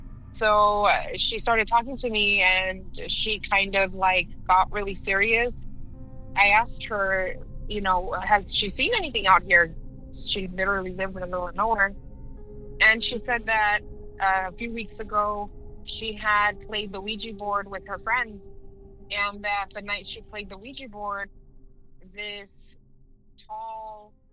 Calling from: California, United States; Hey, Derek. I'm calling from Central California.

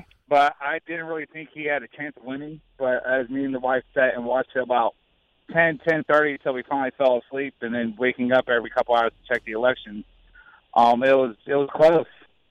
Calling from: Leesburg, Virginia, United States; I'm from Leesburg, Virginia.

